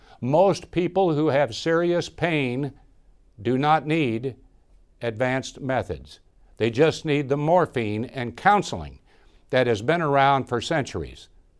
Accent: Dodge City, Kansas, United States; whether in a rural hospital in my hometown of Dodge City

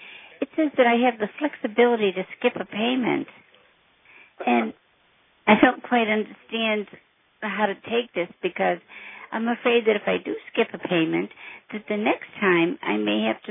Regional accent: East Boston, Massachusetts, United States; Yes, hi. I'm from East Boston.

